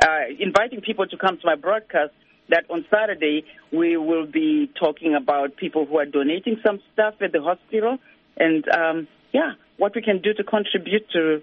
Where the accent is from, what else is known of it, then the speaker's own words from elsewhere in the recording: Mutoko, Mashonaland East, Zimbabwe; now in Canada; my hometown in Zimbabwe, Mutoko. That's where I'm from.